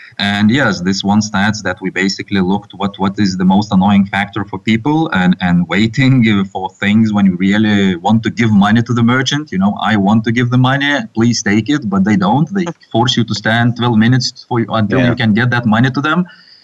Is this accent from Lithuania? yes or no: yes; Lithuania; We are from Lithuania ourselves. Actually, calling from here, from Vilnius now.